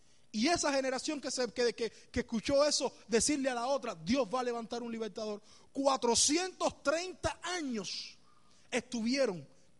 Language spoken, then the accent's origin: Spanish; Cuba; moved away; cuando tuvimos que salir de Cuba para acá.